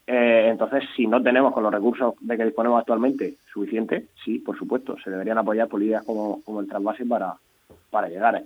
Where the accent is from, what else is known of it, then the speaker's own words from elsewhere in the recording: Region of Murcia, Spain; somos los murcianos somos moderados.